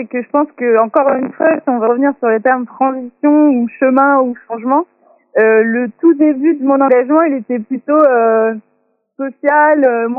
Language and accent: French; Segré, Pays de la Loire, France; Alors moi, je suis originaire de Segré et j'ai très vite été engagée de manière citoyenne pour ma petite ville